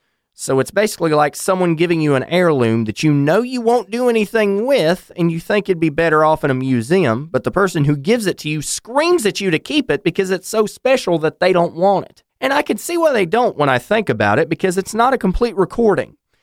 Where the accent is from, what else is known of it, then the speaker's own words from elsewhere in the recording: North Carolina, United States; He's from my home state of North Carolina